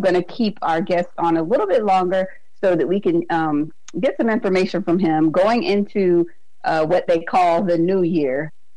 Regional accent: Alaska, United States; And that broke my heart because I'm actually from Alaska.

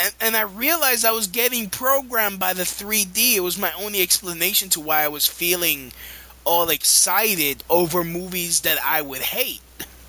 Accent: Brooklyn, New York, United States; Wait a minute. I am from Brooklyn. I live near a Jewish neighborhood. You hear shiksa.

